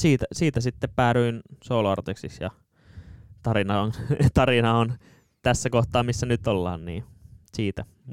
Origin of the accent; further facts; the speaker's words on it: Nummela, Uusimaa, Finland; ne oli joskus treenaamassa Nummelassa, mistä mä oon kotoisin.